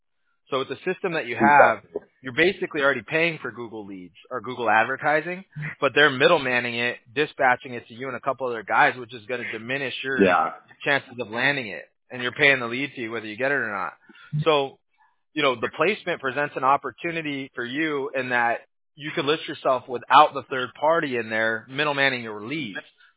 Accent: Huntington Beach, California, United States; I have to stop myself from saying dude and bro all the time. I'm from Huntington Beach.

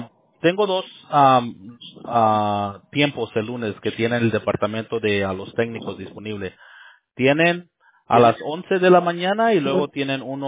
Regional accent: United States; born there; No, yo soy nacido aquí en Estados Unidos, pero mis papás, ellos son de Nuevo León.

